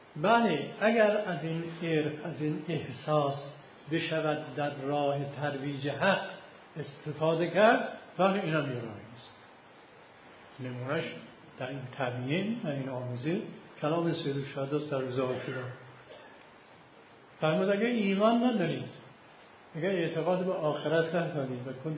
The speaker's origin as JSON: {"language": "Persian", "country": "Iran", "said": "حالا ما ایرانی هستیم"}